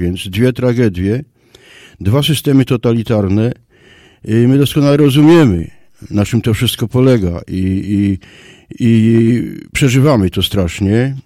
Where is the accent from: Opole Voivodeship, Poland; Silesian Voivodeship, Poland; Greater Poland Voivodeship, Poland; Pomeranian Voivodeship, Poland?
Silesian Voivodeship, Poland; nikt inny chyba jak my, Ślązacy na Górnym Śląsku, czujemy ten temat